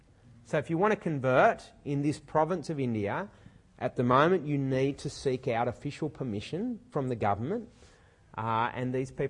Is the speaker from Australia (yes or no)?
yes; Australia; So growing up in Australia as a Christian, or becoming a Christian in Australia, is far less dangerous.